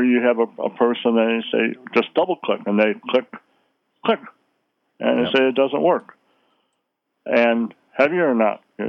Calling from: Batavia, New York, United States; From Batavia.

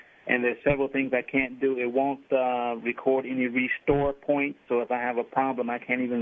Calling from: Chicago, Illinois, United States; I'm calling from Chicago.

